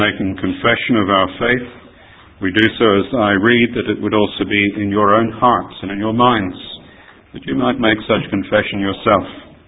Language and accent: English; Tasmania, Australia; I grew up in Tasmania, in Australia